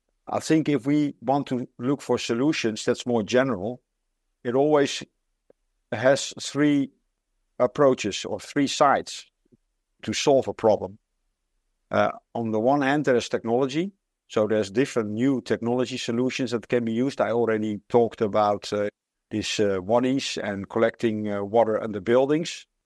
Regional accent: Netherlands; I'm from the Netherlands, which is a country that is often perceived to have lots of water.

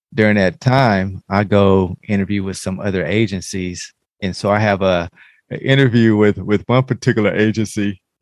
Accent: Louisiana, United States; But I think, and just with my family, you know, growing up in Louisiana and going to certain areas where black folks just weren't allowed to go after certain times

